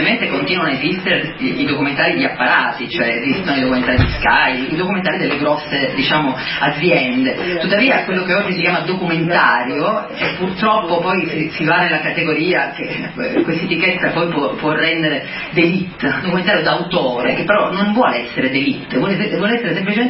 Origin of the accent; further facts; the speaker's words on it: Catania, Sicily, Italy; io sono pure di Catania